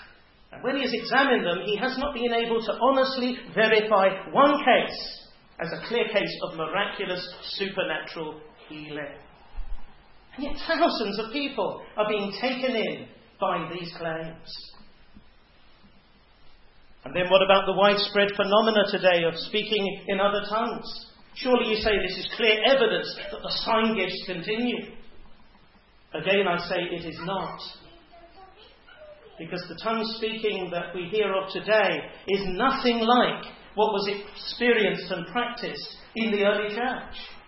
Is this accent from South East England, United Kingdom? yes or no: yes; Hove, South East England, United Kingdom; I can vividly remember a 2-week miracle crusade that was held in my hometown of Hove back in the 80s.